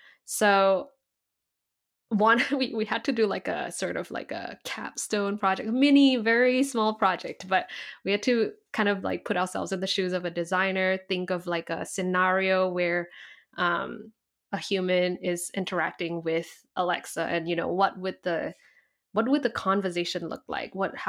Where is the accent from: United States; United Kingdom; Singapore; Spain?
Singapore; accent: Singlish; And I'm from Singapore, so we have like our Singlish accent, our slang and everything.